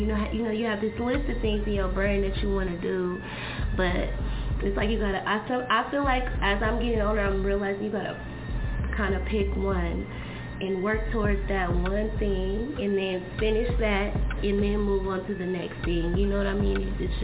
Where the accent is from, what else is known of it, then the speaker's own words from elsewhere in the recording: Berkeley, California, United States; yes, and I come from Berkeley, California